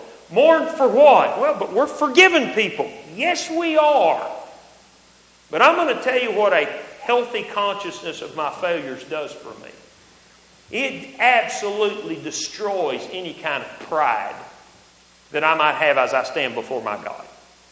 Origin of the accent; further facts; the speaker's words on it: Texas, United States; I'm a kid from West Texas that grew up on cotton farms.